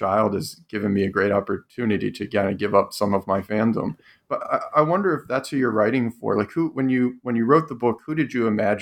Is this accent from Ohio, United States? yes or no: yes; Cleveland, Ohio, United States; I grew up in Cleveland